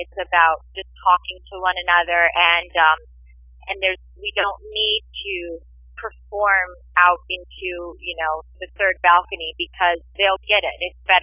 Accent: Ohio, United States; now in New York, United States; I'm a Midwest girl. I grew up in Ohio. I came to New York City for school.

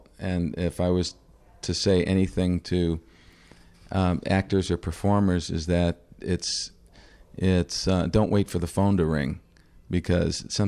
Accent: Chicago, Illinois, United States; Well, Chicago is my hometown. I grew up not too far from your neighborhood on the northwest side.

